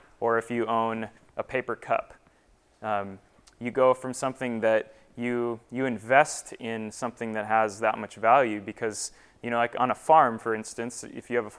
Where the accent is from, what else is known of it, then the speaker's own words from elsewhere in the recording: Hawaii, United States; I am from Hawaii